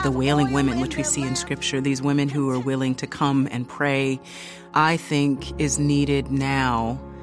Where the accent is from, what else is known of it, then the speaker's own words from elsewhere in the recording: Philadelphia, Pennsylvania, United States; I'm from Philadelphia, Pennsylvania.